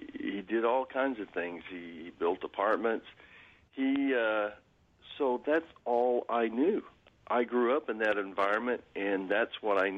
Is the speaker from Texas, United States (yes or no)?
no; Norman, Oklahoma, United States; Well, I grew up in Norman, Oklahoma, where the University of Oklahoma is.